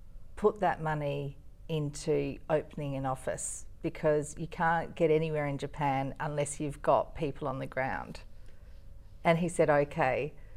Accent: South Australia, Australia; SA ambassador, because that's my home state.

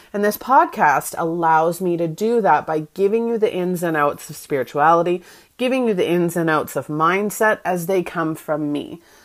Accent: Canada; We were living in a new province, and I'm from Canada, so we were living in a new province

